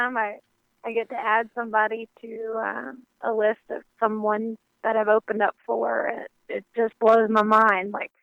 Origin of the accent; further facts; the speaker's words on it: Millbrook, Alabama, United States; Well, I'm from Alabama, a little town called Millbrook, and I love that area.